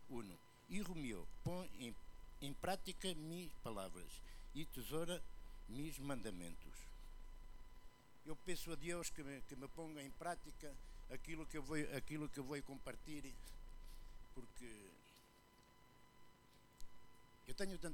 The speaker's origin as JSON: {"language": "Portuguese", "region": "Lisbon", "country": "Portugal", "lives_now": "Porto, Portugal", "said": "Sou de Lisboa, mas vim para o Porto, atirado aí."}